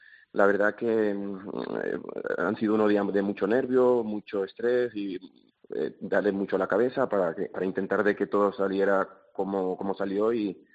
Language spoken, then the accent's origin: Spanish; Dominican Republic; now in Albarracín, Spain